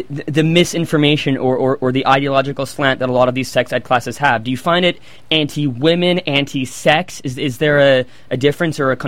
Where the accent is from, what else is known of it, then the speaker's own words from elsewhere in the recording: Canada; Well, as someone who was born and born and raised in Canada, it just strikes me as a little odd